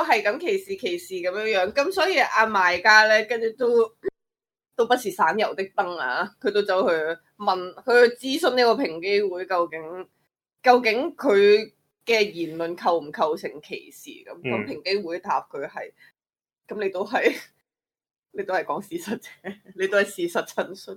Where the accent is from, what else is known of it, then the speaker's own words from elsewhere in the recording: Hong Kong; 我觉得作为香港人来讲已经很好的了，